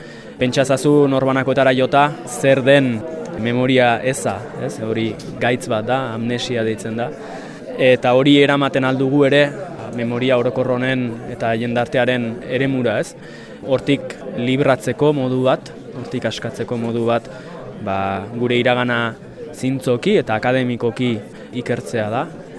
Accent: Tolosa, Basque Country, Spain; born there; now in Irurita, Spain; Bueno, jaiotzez Tolosarra naiz, eta ja bada hamarkada bat edo pixkat gehixiago, baztanen iruritan bizi naizela, beraz, ba, nafartua.

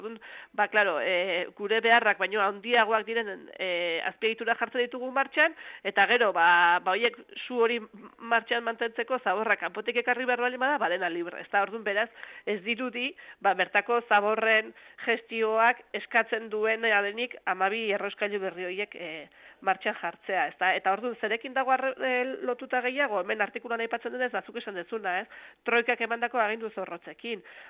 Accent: Oñati, Basque Country, Spain; festa azaten da gure herrian

